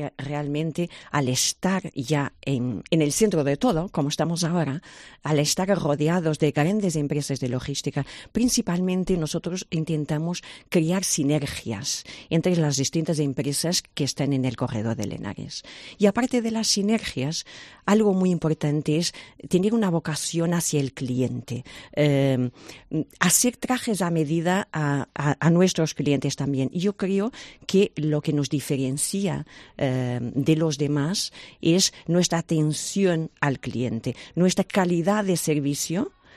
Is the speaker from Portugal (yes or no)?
yes; Portugal; accent: Portuguese; Spanish is a second language; now in Spain; Es que yo soy portuguesa. ¿Y por qué tengo que perder el acento?